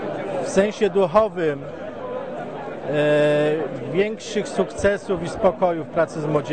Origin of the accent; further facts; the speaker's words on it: Tarnów, Lesser Poland, Poland; A jako Tarnowianin, aby Tarnów u boku Krakowa był nie tylko u boku, ale również rozkwitał dalej